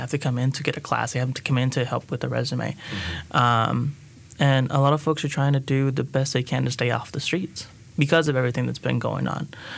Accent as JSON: {"language": "English", "region": "Texas", "country": "United States", "tie": "born or raised there", "lives_now": "North Carolina, United States", "said": "I work for El Centro Hispano as a community engager and advocacy manager. I grew up in South Texas, and I coming into North Carolina for educational purposes"}